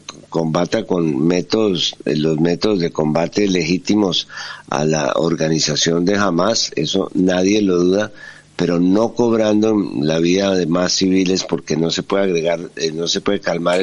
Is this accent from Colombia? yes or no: yes; Colombia; se los digo como colombiano que durante 50 años ha vivido y ha sufrido el conflicto